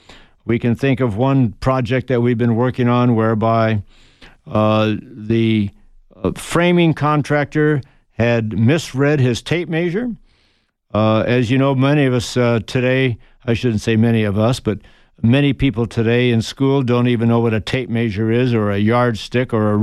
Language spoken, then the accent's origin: English; Tucson, Arizona, United States; In my case, in growing up in Tucson, Arizona, most of it was due to actual experience with my dad, who was a contractor, furniture maker, carpenter, a builder.